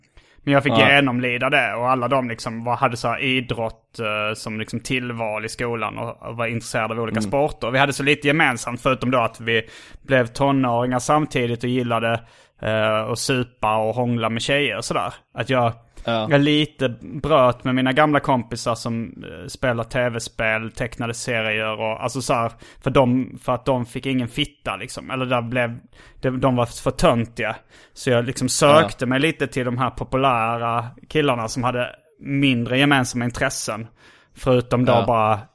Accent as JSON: {"language": "Swedish", "town": "Lund", "region": "Skåne", "country": "Sweden", "tie": "born or raised there", "said": "när jag växte upp i Lund, i professorstan liksom, där det var ganska akademiskt"}